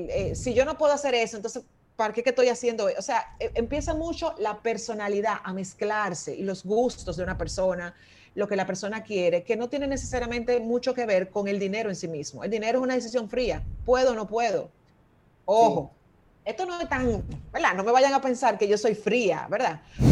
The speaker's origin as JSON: {"language": "Spanish", "country": "Dominican Republic", "said": "nosotros estamos muy acostumbrados como dominicanos a ver el cheleo"}